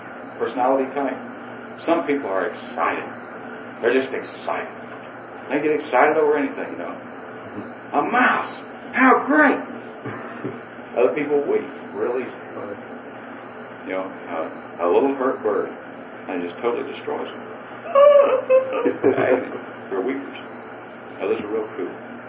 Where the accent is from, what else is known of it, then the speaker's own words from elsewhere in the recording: Tennessee, United States; Because of where I grew up in East Tennessee.